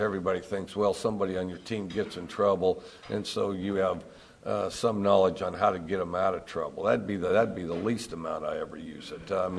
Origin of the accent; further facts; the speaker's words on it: Wyoming, United States; and I'm from Wyoming, and so anybody from Wyoming, we ought to have some kind of a head nod or something, because there's not too many guys from Wyoming.